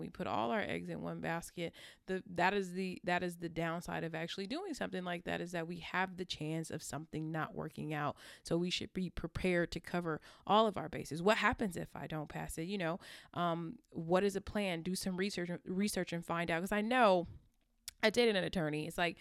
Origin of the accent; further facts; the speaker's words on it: California, United States; I'm from California, so Mayor Antonio Villaraigosa, he failed the California bar exam 4 times before finally calling it quits.